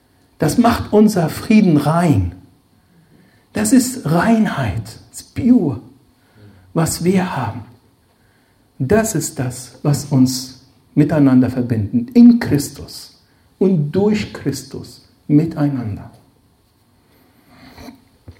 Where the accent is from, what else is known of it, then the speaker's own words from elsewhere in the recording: Egypt; moved away as an adult; now in Germany; Ich bin gebürtiger Ägypter, das ist noch eine Information. Wohne in Deutschland seit über 30 Jahren und fast genauso lange hier. In Ägypten bin ich aufgewachsen und bin mit 22 nach Deutschland gekommen.